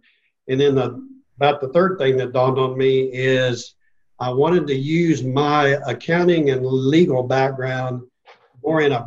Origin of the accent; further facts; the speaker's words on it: Fort Worth, Texas, United States; Well, I grew up in Fort Worth, actually Richland Hills.